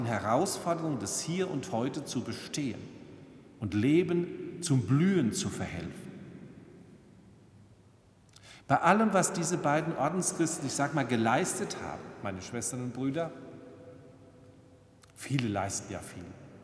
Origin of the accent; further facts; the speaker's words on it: Salz, Rhineland-Palatinate, Germany; aus Salz, meiner Heimatgemeinde als Kind